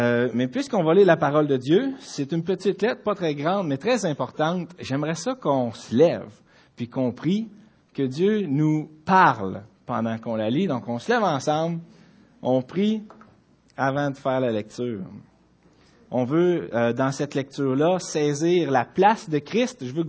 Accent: Cap-de-la-Madeleine, Quebec, Canada; Je suis né au Cap de la Madeleine.

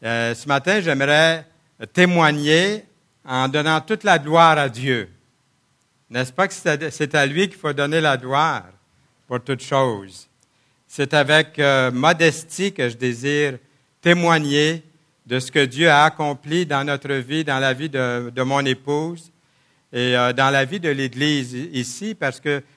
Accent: Trois-Rivières, Quebec, Canada; C'est chez nous ici, on est nés à Trois-Rivières, tous les deux

